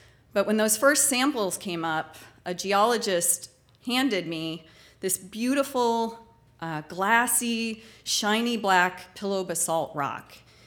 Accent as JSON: {"language": "English", "region": "Midwest", "country": "United States", "tie": "born or raised there", "said": "I grew up in the Midwest, 1,000 miles from the ocean. I never knew a single scientist growing up"}